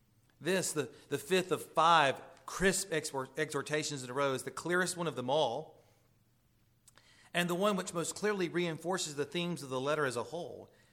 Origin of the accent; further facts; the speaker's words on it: Hilliard, Florida, United States; There was a little church there in Callahan, Florida, just south of where I grew up in Hilliard.